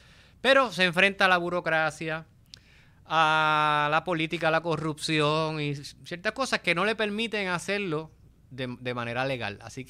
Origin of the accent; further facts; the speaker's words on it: Puerto Rico; la familia es como una metáfora de lo que somos nosotros los puertorriqueños